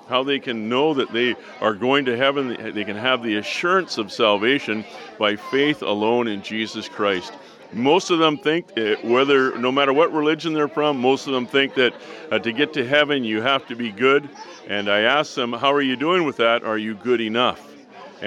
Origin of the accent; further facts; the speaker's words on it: Vancouver, British Columbia, Canada; I'm from Vancouver